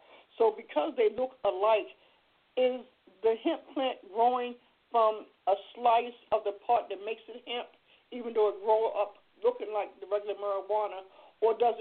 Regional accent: Woodstock, New York, United States; I grew up in the Woodstock area, so you know that's what we're doing, loving everybody, you know.

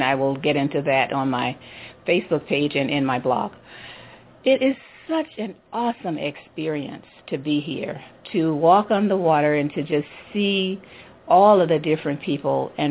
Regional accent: United States; especially because he's Japanese, she's Chinese, and of course I'm American.

